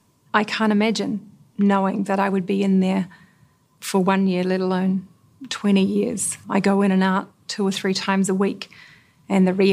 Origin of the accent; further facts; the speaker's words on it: New Zealand; now in Phnom Penh, Cambodia; I'm from New Zealand. And I currently live and have lived for 7 years in Cambodia, Phnom Penh.